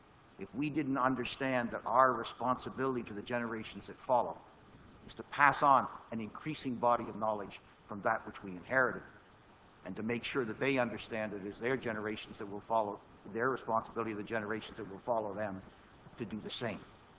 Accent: Windsor, Ontario, Canada; I am from Windsor.

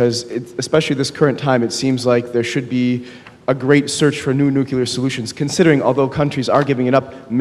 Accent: United States; I'm from the United States.

